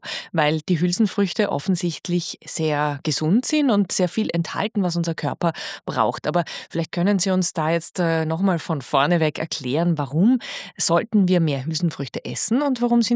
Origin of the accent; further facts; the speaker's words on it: Austria; Und das sind jetzt alles Gewächse, die bei uns in Österreich gedeihen?